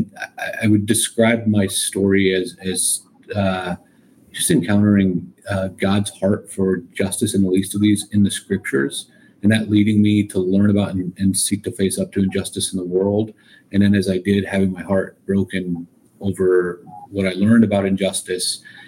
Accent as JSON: {"language": "English", "town": "Helena", "region": "Montana", "country": "United States", "tie": "born or raised there", "moved": "as an adult", "lives_now": "Nepal", "said": "I grew up in Helena, Montana. When I was 18, I became a Christian."}